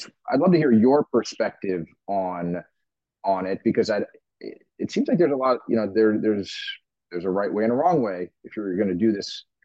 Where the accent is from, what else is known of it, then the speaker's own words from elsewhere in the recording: Florida, United States; I'm from South Florida, and I always go home, and one of the things I do when I go home after a bunch of months is I always grab breakfast with my old high school football coach.